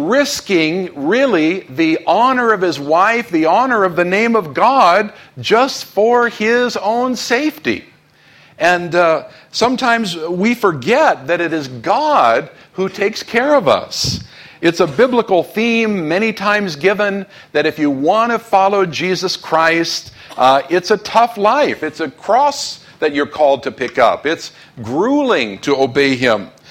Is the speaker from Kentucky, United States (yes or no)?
no; Los Angeles, California, United States; You know, I grew up in Los Angeles in the 1960s.